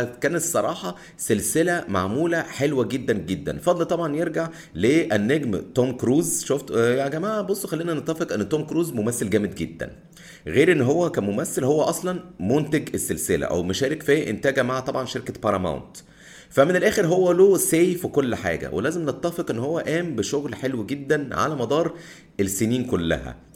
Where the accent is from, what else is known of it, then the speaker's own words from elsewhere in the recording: Egypt; اللي كانوا بيجوا عندنا في مصر على الاقل